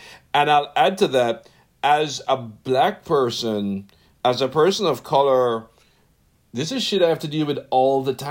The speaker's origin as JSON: {"language": "English", "country": "Jamaica", "said": "And as a Jamaican, I have some personal issues with Dickens, because one of the worst violations of human rights that have ever happened in Jamaica"}